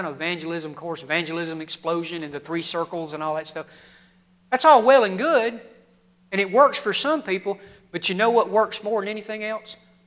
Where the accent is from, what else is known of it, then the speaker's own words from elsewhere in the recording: Mississippi, United States; I'm from Podunk, Mississippi, all right? I can't even pronounce the word Mississippi correctly. I always skip a syllable. That's the way we say it.